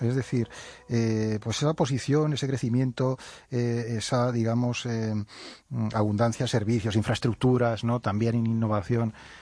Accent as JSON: {"language": "Spanish", "country": "Spain"}